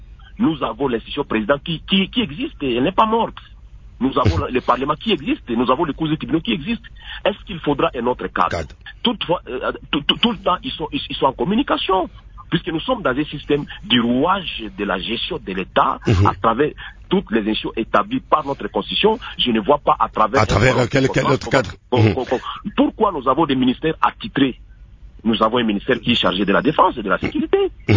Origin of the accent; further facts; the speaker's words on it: DR Congo; nous-mêmes en tant que Congolais, mais comment est-ce qu'on se pose des questions à l'époque de Mobutu?